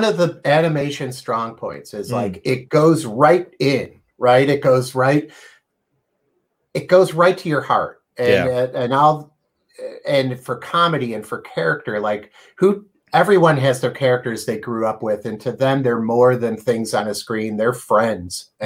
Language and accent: English; Illinois, United States; And I grew up outside of Chicago, but I always felt that Scooby-Doo took place in Southern California.